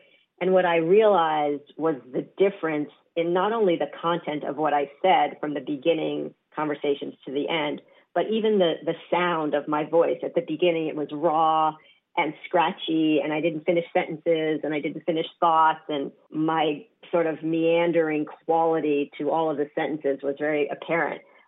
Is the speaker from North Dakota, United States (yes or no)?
no; New York, United States; So for one example, I grew up in New York, everyone was in therapy.